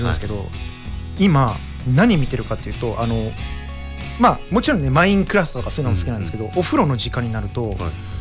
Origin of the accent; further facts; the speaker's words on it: Numazu, Shizuoka, Japan; 沼津市の明日かってとこ出身なんですけど